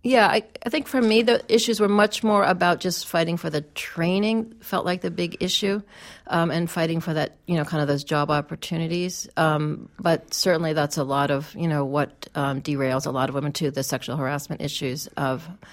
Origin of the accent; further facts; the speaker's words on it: Cleveland, Ohio, United States; I grew up in Cleveland